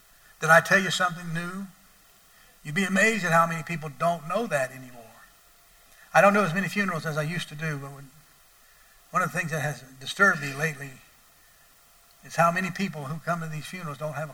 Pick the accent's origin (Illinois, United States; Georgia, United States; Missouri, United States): Georgia, United States; Atlanta; born there; I was born in Crawford Long Hospital in Atlanta, Georgia.